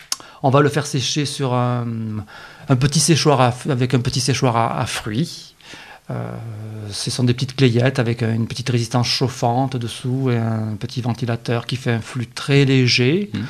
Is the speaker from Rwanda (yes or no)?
no; Nice, Provence-Alpes-Côte d'Azur, France; je suis niçois. Donc je suis tombé dans le safran avec la bouillabaisse, avec la soupe de poisson